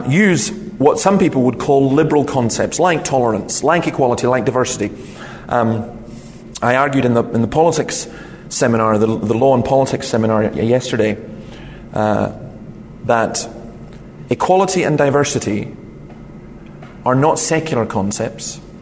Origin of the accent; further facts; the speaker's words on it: Scotland, United Kingdom; probably even being Scottish comes above my sexuality and my identity.